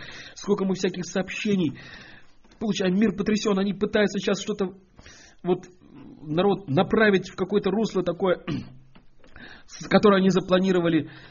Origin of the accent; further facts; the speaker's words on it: Israel; Я сама вот из Израиля. У меня муж израильтянин.